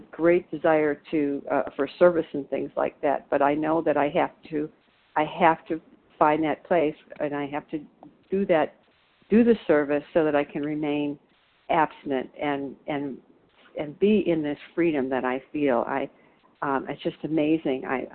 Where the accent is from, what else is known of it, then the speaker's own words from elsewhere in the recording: Illinois, United States; I'm from Illinois.